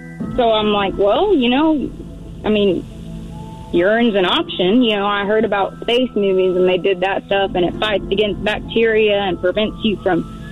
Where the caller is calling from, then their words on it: Salina, Texas, United States; I'm calling from Salina, Texas.